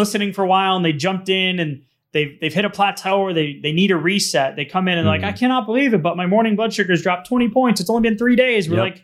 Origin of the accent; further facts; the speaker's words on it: New England, United States; You know what's crazy, man, is growing up in New England, and I'll keep this really brief, but it was an old house, right?